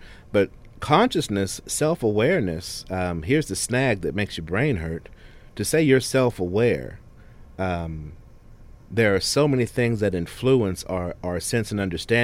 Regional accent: West Virginia, United States; I'm from West Virginia.

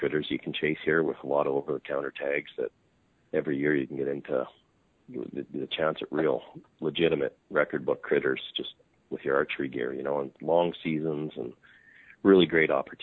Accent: Calgary, Alberta, Canada; I was born and raised in Calgary, and I reside in Calgary right now. It's about 3.5 hours north of the Montana border, 4 hours north.

